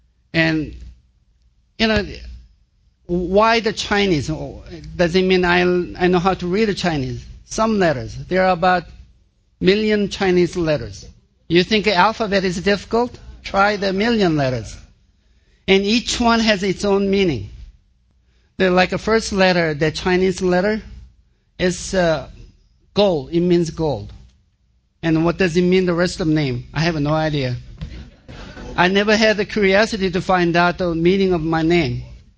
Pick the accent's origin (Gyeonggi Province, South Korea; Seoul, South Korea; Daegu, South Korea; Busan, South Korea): Seoul, South Korea; English is a second language; When I learned English, it was, we started from junior high in Seoul, South Korea. I know some of you guys thinking that I'm from southern Sweden. Really, I'm from South Korea.